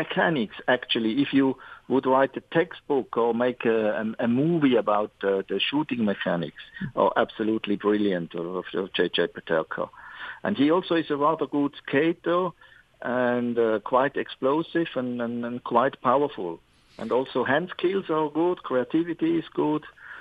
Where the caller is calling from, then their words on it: Switzerland; I'm calling from Switzerland, actually.